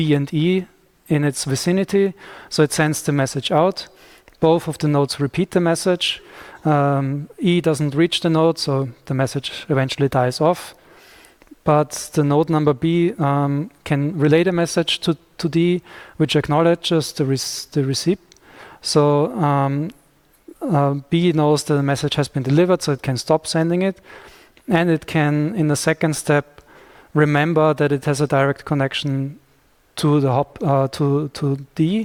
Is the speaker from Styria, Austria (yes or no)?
yes; Graz, Styria, Austria; So for instance, in my hometown of Graz, we do have one router